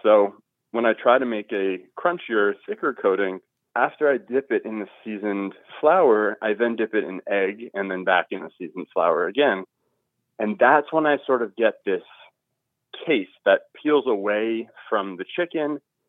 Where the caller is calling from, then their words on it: Overland Park, Kansas, United States; I'm calling from Overland Park, Kansas.